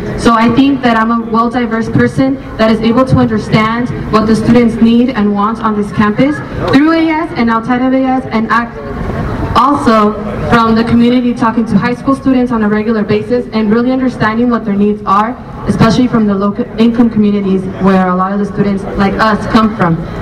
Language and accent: English; California, United States; I'm from Orange County, and I moved down here and I lived in the dorms